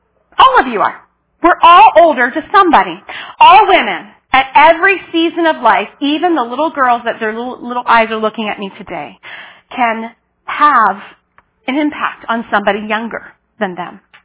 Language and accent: English; East Coast, United States; I'm from the East Coast. Kind of think, you know, like New York City doesn't often have a good reputation.